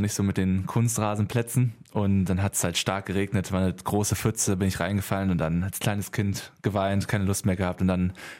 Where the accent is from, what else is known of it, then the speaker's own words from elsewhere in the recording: Halver, North Rhine-Westphalia, Germany; also born or lived in Lüdenscheid; in Halver. Da komme ich ja ursprünglich her eigentlich. Ich bin ja in Lüdenscheid geboren, aufgewachsen in Halver und da ein kleines Dorf, unser kleiner Dorfverein.